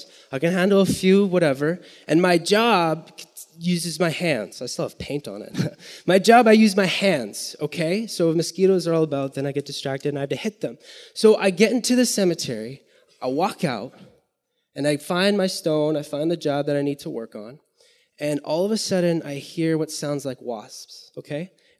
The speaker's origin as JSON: {"language": "English", "town": "Winnipeg", "region": "Manitoba", "country": "Canada", "said": "I'm from Winnipeg. My wife and I live in Winnipeg, but we drive out as much as we can."}